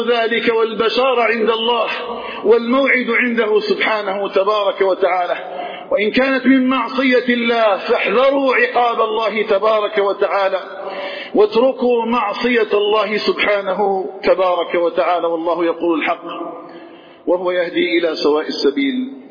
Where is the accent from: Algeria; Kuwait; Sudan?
Algeria; اللهم اجعل بلدنا الجزائر آمنا مطمئنا